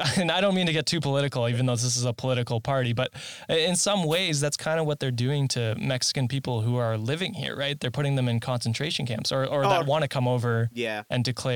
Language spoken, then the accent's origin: English; Canada; I'm a Canadian, so correct me if I'm wrong